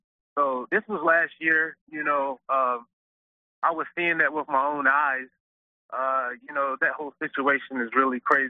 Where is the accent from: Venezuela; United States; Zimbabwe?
United States; Virginia; I'm here in New Mexico. I'm originally from Virginia, but I like my freedom here.